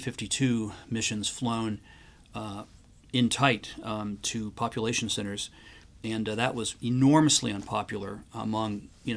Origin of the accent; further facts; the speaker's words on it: San Antonio, Texas, United States; also born or lived in St. Louis, United States / Cincinnati, United States / La Jolla, United States; I grew up in San Antonio, Texas, St. Louis, Missouri, Cincinnati, Ohio, and La Jolla, California.